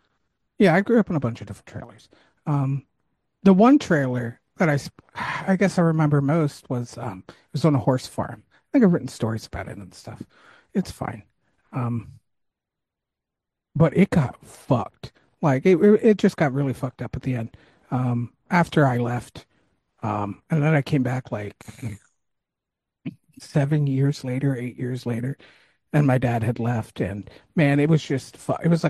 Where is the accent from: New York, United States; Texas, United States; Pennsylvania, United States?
Pennsylvania, United States; Gettysburg; I'm from Gettysburg. Didn't grow up there. I've been there. My grandparents lived there in a trailer.